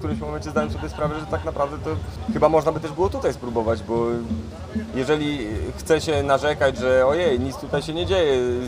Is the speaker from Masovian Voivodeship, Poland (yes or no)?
no; Bogatynia, Lower Silesian Voivodeship, Poland; also born or lived in Zgorzelec; bo ja z Trójstyku pochodzę. Jestem urodzonym zgorzelczaninem, wychowanym w Bogatyni.